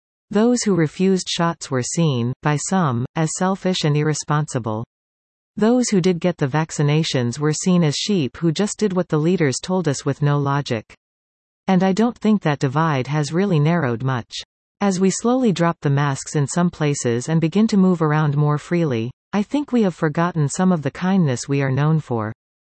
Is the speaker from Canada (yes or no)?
yes; Canada; I used to think I knew what being a Canadian meant. I just don't feel sure any longer.